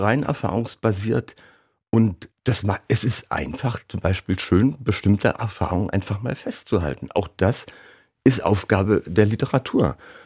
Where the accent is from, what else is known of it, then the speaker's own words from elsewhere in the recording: Saxony, Germany; Wenn man als Sachse in Preußen lebt, das ist eine Herausforderung